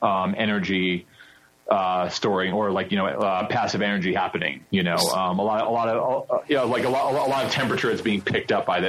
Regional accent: New York, United States; accent: New York; because I'm from New York and I still talk like a New Yorker.

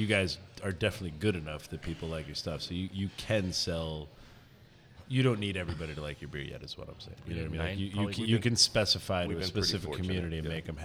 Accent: Red Bank, New Jersey, United States; at a bar in Red Bank, which is my hometown

